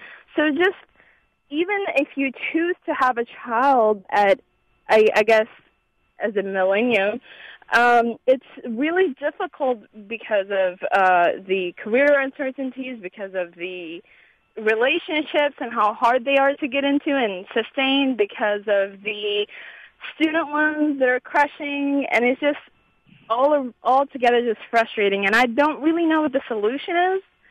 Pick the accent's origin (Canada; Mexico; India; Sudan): Sudan; I'm from Sudan, so even though our parents came from a different country and a poorer one